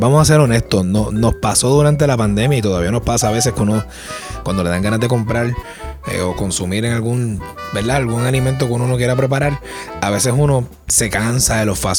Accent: Humacao, Puerto Rico; en el pueblo de Humacao, mi pueblo

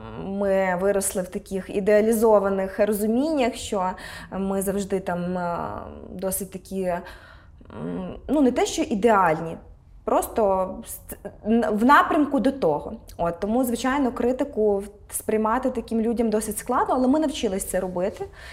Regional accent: Rivne, Rivne Oblast, Ukraine; Ми з Рівного самі, це наше рідне місто

